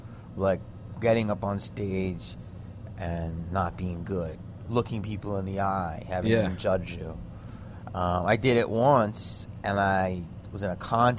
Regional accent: Upper Darby, Pennsylvania, United States; Yeah, I was from Philly, outside of it. It's called Upper Darby.

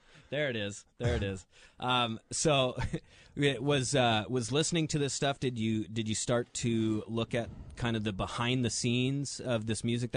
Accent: Indianola, Washington, United States; Well, I grew up over in Indianola, so I was...

